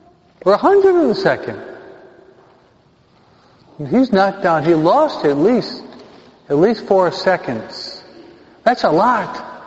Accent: New York, United States; I could have been a skinhead beneath the George Washington Bridge, being a New Yorker and being white.

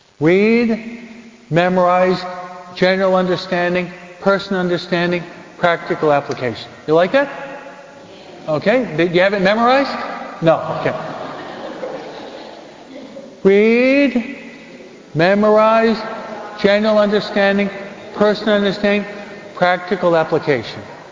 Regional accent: New York, United States; I can talk about New York because I'm a New Yorker.

